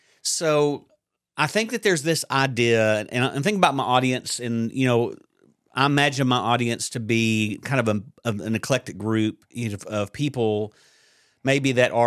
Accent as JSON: {"language": "English", "region": "the South", "country": "United States", "said": "I'm from the South here in the U.S., right?"}